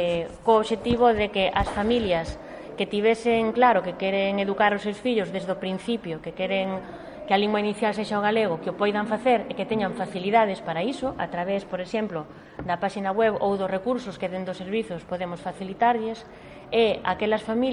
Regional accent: Galicia, Spain

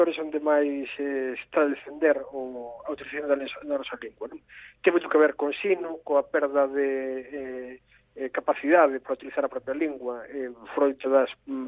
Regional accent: Galicia, Spain; Temos que ser nos galegos quen actúe para reverter esta situación. A nosa lingua ten tanto dereito a estar como calquera outra

